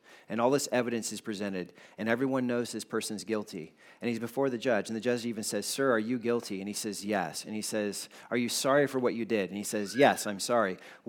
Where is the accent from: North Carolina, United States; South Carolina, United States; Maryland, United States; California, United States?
South Carolina, United States; Okay, this is one benefit of growing up in South Carolina